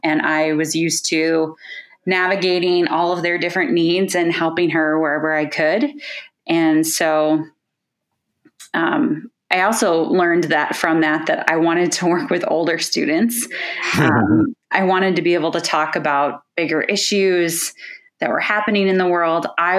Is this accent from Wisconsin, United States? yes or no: no; Chaska, Minnesota, United States; So I grew up in Chaska, you know, not too far from Gustavus